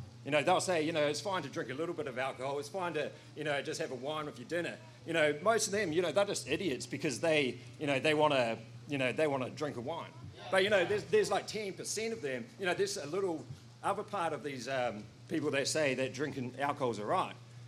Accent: New Zealand; I'm from New Zealand. I'm not speaking in tongues, all right? It's just my accent, all right?

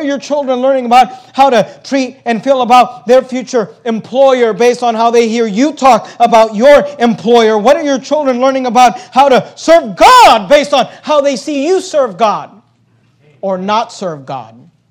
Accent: California, United States; when I was growing up, we grew up in the Bay Area, and we were poor.

